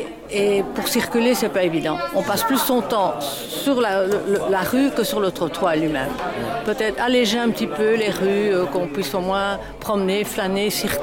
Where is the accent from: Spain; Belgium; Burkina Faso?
Belgium; Brussels, Brussels-Capital Region; Pourtant, je suis bruxelloise, mais bon, je ne savais pas.